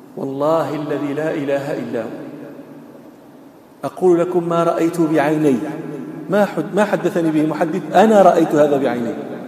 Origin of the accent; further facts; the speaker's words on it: Morocco; فلاح من الفلاحين الكبار عندنا في المغرب